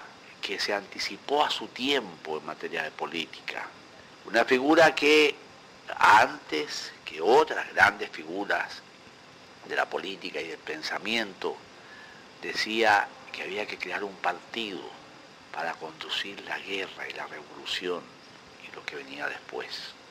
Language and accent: Spanish; Chile; born there; nací en Chile, en donde hoy hay un lujoso hotel, en el Hospital San Borja.